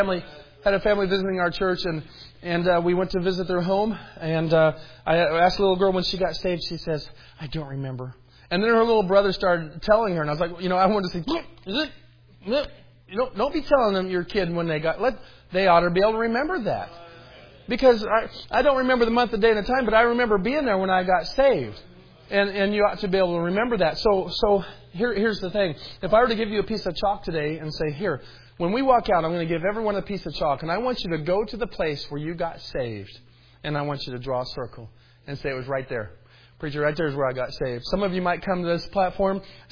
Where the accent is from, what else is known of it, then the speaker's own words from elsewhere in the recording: Tucson, Arizona, United States; born there; I was born in Tucson, Arizona at St. Joe's Hospital on Wilmot Avenue.